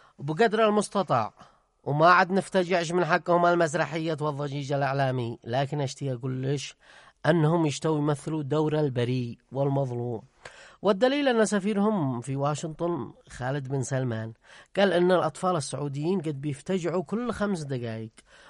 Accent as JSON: {"language": "Arabic", "country": "Yemen", "said": "كان عندنا في اليمن"}